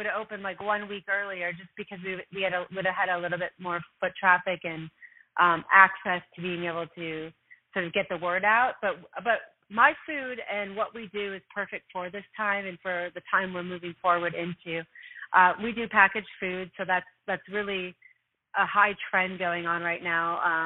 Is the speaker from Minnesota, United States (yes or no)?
yes; Minnesota, United States; I was from Minnesota, and, like, people ate burgers or meat and potatoes